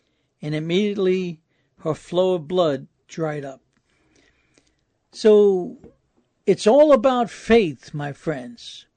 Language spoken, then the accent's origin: English; New York City, New York, United States; I had a friend that I grew up with in New York City, and we were very close.